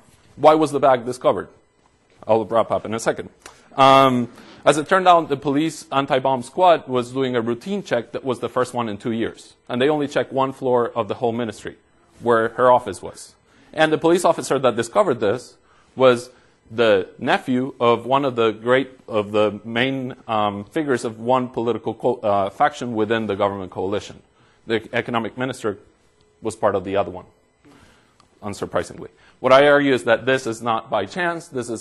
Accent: Argentina; let me actually start by telling you a very short story about Argentina, my home country.

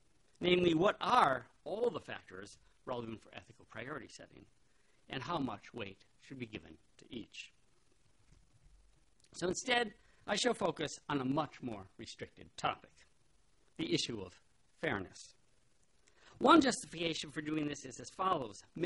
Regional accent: Milwaukee, Wisconsin, United States; So growing up in Milwaukee, Wisconsin, where before the days of global warming, we basically had three seasons

